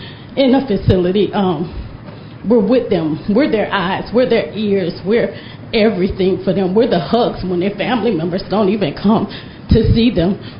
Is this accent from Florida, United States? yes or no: yes; Orlando, Florida, United States; I'm a CNA, and I'm with 1199 SEIU. I'm from Orlando.